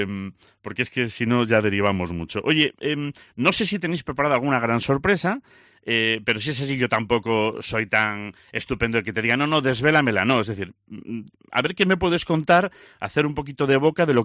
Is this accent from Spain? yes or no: yes; Galicia, Spain; como dicen en Galicia, en mi tierra